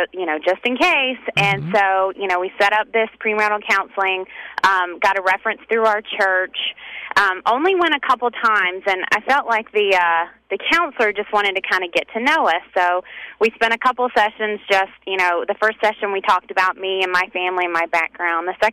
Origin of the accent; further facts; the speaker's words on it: the South, United States; I'm very much from the South.